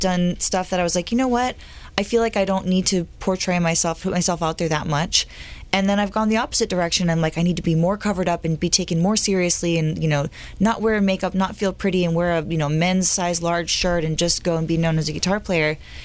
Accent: Los Angeles, California, United States; The first time I played at the Whiskey, because I'm from here, this is my hometown. You know, the Whiskey is my home stage.

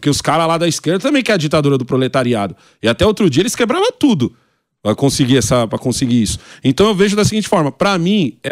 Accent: São Paulo, Brazil; eu sou de periferia. Sou da cidade de Tiradentes.

